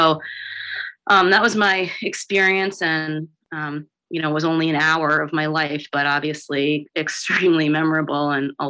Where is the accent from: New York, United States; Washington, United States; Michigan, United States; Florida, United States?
New York, United States; New York City; I was born and raised in New York City